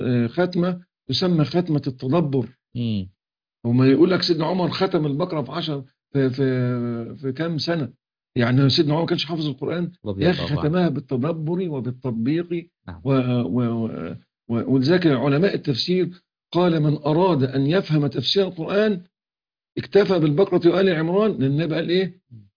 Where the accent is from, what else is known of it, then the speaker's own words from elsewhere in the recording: Egypt; بسمع عندنا في مصر صباطة البلح